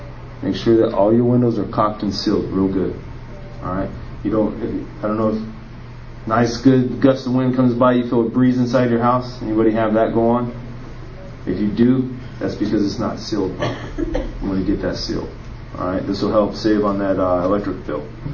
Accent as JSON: {"language": "English", "region": "California", "country": "United States", "moved": "as an adult", "lives_now": "Raleigh, United States", "said": "I'm from California, so this is all pretty new to me. I've only been out here for about 4 years."}